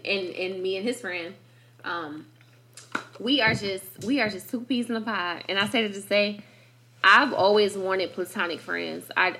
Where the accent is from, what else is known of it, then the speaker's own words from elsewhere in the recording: Detroit, Michigan, United States; now in Charlotte, United States; I told him, you know, I was from Detroit. He's like, oh, that's dope. You know, like, how do you like Charlotte? And I was like, honestly, I'm bored in Charlotte.